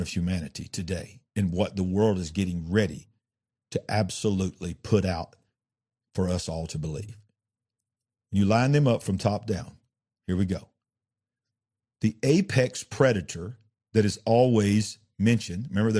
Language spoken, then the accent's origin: English; Alabama, United States; I'm from Alabama. I make up my own words on my show.